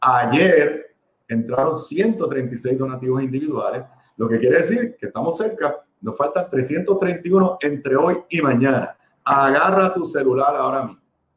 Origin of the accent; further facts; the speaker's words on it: Puerto Rico; te puedo decir como puertorriqueño